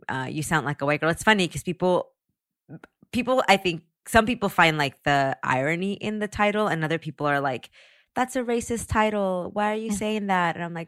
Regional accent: San Antonio, Texas, United States; so much of that came from just growing up in a community where I grew up in San Antonio. So when I was like at home in San Antonio, I never felt like I didn't belong

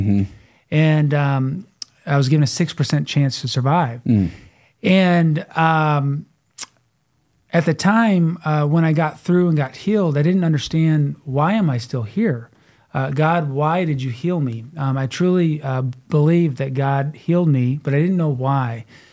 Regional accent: Jackson, Michigan, United States; So I grew up in Jackson, Michigan.

